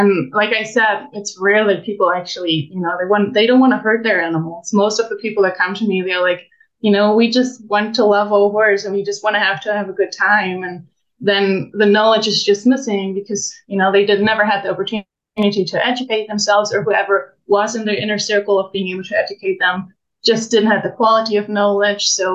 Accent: Germany; English is a second language; moved away as an adult; I'm originally from Germany and I was never exposed before I came here a couple of years back to actually wild and unhandled horses.

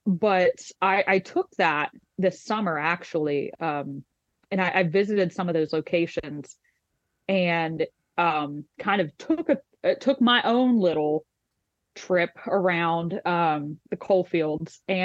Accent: Flemington, West Virginia, United States; So, I'm originally from Flemington, West Virginia. It's a town of 300 in Taylor County, kind of near Grafton, Clarksburg area.

